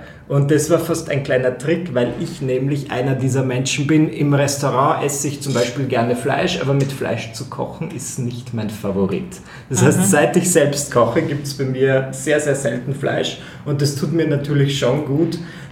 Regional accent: Eisenstadt, Burgenland, Austria; born or raised there

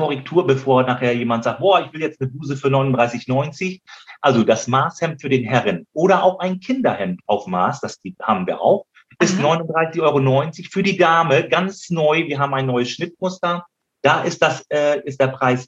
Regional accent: Lower Saxony, Germany; in der Nähe von unserer Heimat, Susi. Wir sind ja auch aus Friesen.

